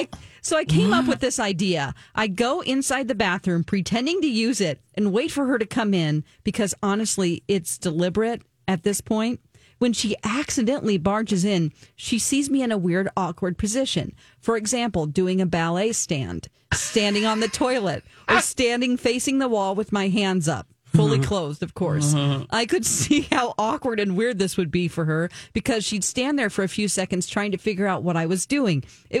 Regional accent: the South, United States; Maybe it's because I'm from the South.

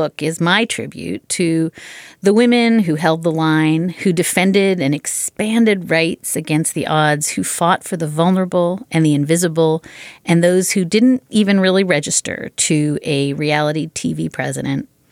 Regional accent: Charlottesville, Virginia, United States; Robbie called me at home 2 days after the Nazis terrorized my hometown of Charlottesville.

